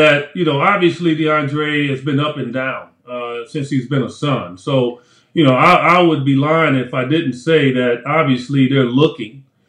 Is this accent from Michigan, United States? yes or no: no; Chicago, Illinois, United States; I grew up in Chicago. I probably have one or two good friends from my childhood.